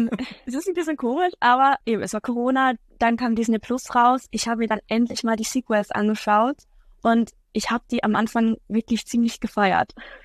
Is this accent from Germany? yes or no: no; Switzerland; Wie gesagt, ich komme aus der Schweiz